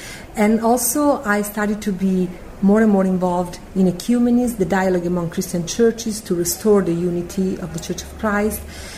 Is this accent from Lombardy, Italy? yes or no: no; Rome, Lazio, Italy; English is a second language; I was born in Rome and I grew up in a Catholic family